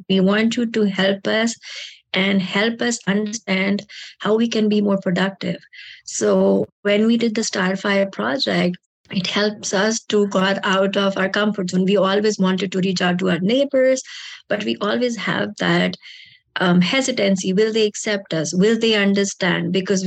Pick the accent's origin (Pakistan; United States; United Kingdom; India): Pakistan; So I'm originally from Pakistan, and I thought community is the people with similar cultures.